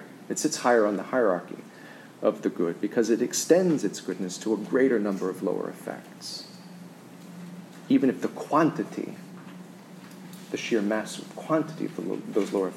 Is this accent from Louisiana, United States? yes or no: yes; Louisiana, United States; Take, for example, New York City in my home state, Louisiana, which is Father Allen's home state.